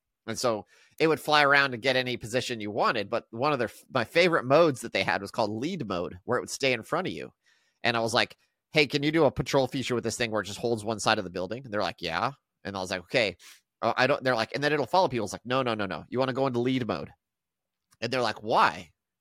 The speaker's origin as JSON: {"language": "English", "town": "Albuquerque", "region": "New Mexico", "country": "United States", "tie": "born or raised there", "said": "Now, I grew up in Albuquerque. There are places in Albuquerque where that is a legit concern."}